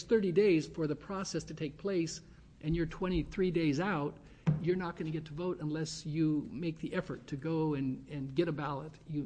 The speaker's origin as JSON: {"language": "English", "town": "Central Point", "region": "Oregon", "country": "United States", "said": "I come from Southern Oregon, right? I'm from Central Point. There's very few minorities there."}